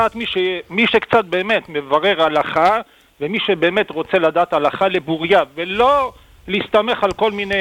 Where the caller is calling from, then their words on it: Netivot, Southern District, Israel; אני מנתיבות